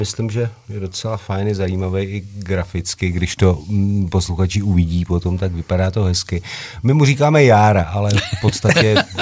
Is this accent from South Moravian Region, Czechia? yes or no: yes; Brno, South Moravian Region, Czechia; zůstal jsem ve Vinohradu, protože jsem Moravák, takže pocházím z Vinohradu.